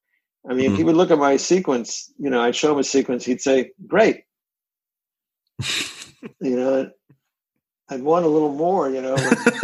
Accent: East Coast, United States; I mean, I was from the East Coast, he was from the West Coast, and we were just comparing notes.

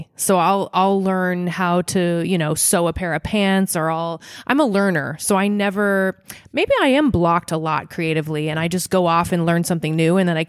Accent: Nebraska, United States; This used to really bother me because I'm from Nebraska and we don't do that.

